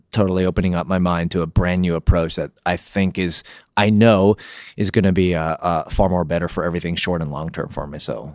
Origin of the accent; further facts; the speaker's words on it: Canada; Now, keep in mind, I'm Canadian, so we have terrible reward systems.